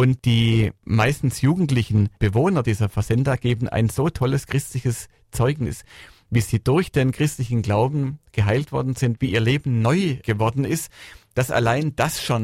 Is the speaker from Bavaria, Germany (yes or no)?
no; Stuttgart, Baden-Württemberg, Germany; abgesehen von meiner Heimatstadt Stuttgart natürlich